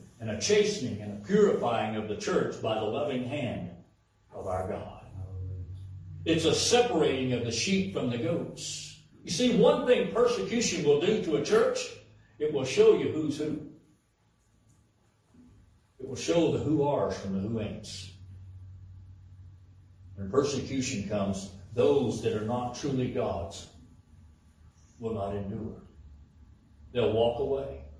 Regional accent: United States; Now, I'm an American. I have a right to vote.

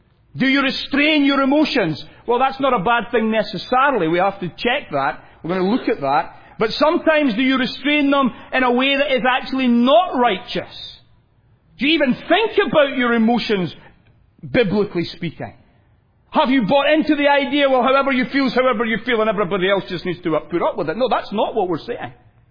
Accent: Scotland, United Kingdom; I'm Scottish

